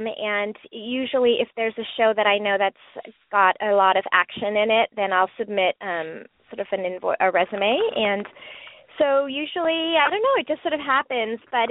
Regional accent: Canada; moved away as an adult; also born or lived in Germany; now in Los Angeles, United States; I grew up in Canada, and I moved to L.A. probably, like you said, when I worked for the Raiders in the mid-'80s. That was sort of my foray into that scene. But I grew up in Canada, and I was born in Germany, and my parents are from India.

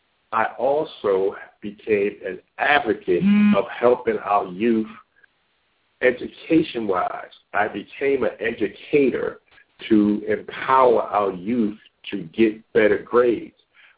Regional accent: Philadelphia, Pennsylvania, United States; born there; And once I was born in Philadelphia, I was born up north.

